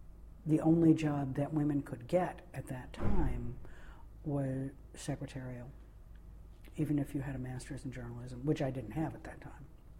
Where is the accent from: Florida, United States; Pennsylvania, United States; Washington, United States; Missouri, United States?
Missouri, United States; St. Louis; moved away as an adult; I grew up in St. Louis, Missouri.